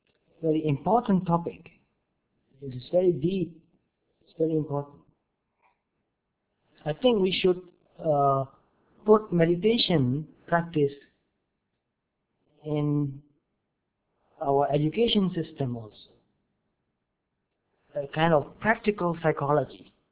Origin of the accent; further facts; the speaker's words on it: Myanmar; English is a second language; I was born in Burma, and I've lived there until now.